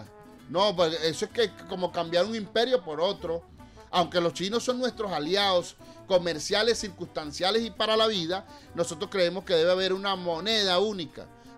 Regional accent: Venezuela; nosotros, como somos hijos de Bolívar, somos patriotas

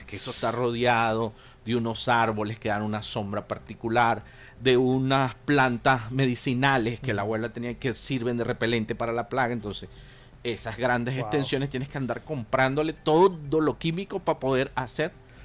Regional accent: Venezuela; nosotros somos venezolanos

